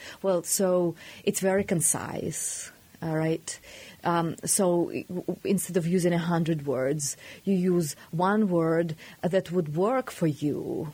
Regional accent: Belarus; I grew up in Belarus, in the Soviet Union, and a great myth was that it was a really big reading nation.

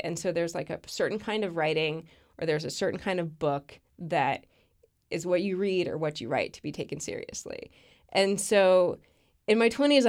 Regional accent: Wichita, Kansas, United States; Yes, I am from Wichita.

